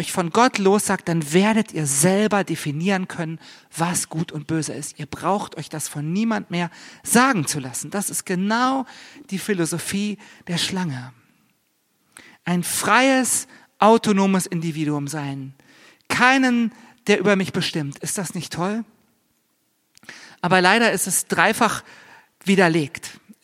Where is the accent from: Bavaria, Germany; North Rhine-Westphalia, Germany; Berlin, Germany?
Berlin, Germany; born there; Mir passiert das dauernd als geborener Berliner.